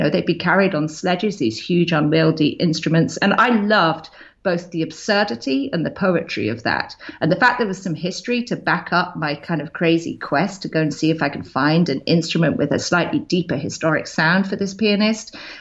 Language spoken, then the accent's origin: English; Scotland, United Kingdom; born there; Well, I was born in Scotland, and I was born in a place and at a time where I didn't really get to travel. I think my first foreign trip was when I was 15. I was born on a farm. My father farmed trout. And, you know, we had a wild and rural childhood.